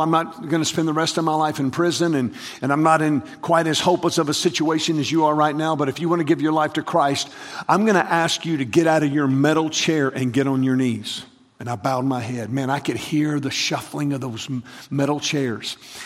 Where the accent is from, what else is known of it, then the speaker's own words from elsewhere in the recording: Texas, United States; Well, you know, I'm from Texas, and so we're obviously right there near Mexico, so I'm familiar with the cartels is big news where I live, and there is a lot of Mexican gangs where I live.